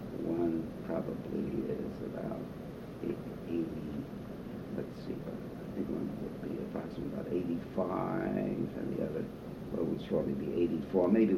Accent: New York City, New York, United States; born there; I was born in New York City. My parents were immigrants.

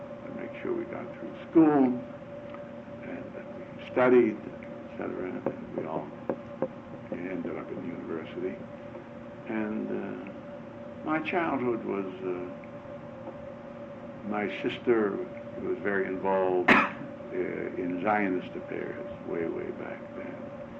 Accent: Boston, Massachusetts, United States; Well, obviously, I was born in Boston, Massachusetts. I was one of... I was the youngest of three.

